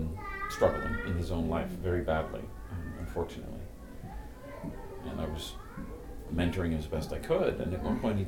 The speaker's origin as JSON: {"language": "English", "region": "East Coast", "country": "United States", "tie": "born or raised there", "said": "Because I grew up on the East Coast, and fall on the East Coast is a symphony of color."}